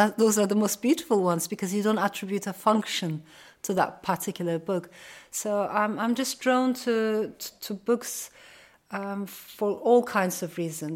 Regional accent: Ankara, Turkey; also born or lived in Strasbourg, France; I was born in France, in Strasbourg, and shortly afterwards, my parents got separated, and my father stayed in France. My mother brought me to Ankara, the capital of Turkey.

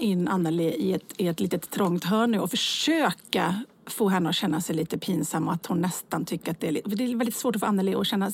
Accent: Borås, Västra Götaland County, Sweden; Lidingö, jag kom från Borås.

